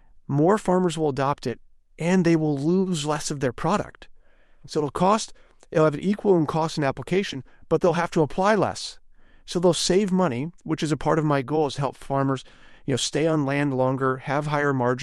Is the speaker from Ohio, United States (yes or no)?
no; Iowa, United States; when I was growing up in Northwest Iowa, there are 300 to 400 seed input fertilizer companies doing business.